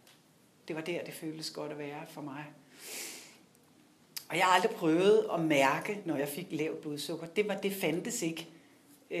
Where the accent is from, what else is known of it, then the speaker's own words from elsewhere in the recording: Region of Southern Denmark, Denmark; also born or lived in Zealand; jeg er 49 år, og jeg blev født på Sjælland, og da jeg var halvandet år, flyttede mine forældre til Jylland i nærheden af Givskud, så det var ude på Bøgelandet